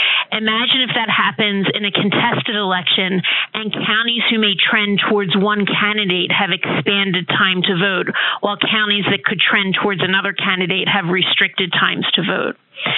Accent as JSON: {"language": "English", "region": "Pennsylvania", "country": "United States", "said": "I'd like to talk about my home state, Pennsylvania, because we changed our laws effective this year to allow no excuses mail-in voting."}